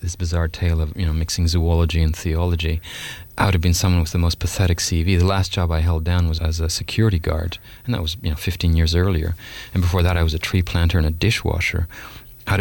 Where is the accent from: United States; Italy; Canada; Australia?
Canada; Well, for 4 years in Canada, I'm Canadian